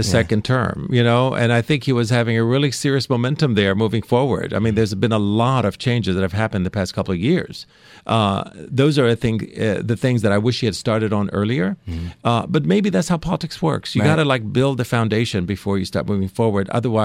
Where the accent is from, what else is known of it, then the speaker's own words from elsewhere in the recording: United States; I'm an American. How is that even possible in America to even talk about that today, having gone through that history?